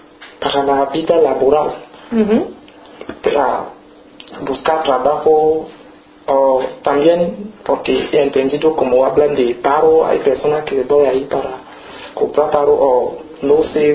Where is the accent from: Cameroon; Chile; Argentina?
Cameroon; now in Spain; es que en mi país pensaba que un cocinero trabaja de la mañana hasta la tarde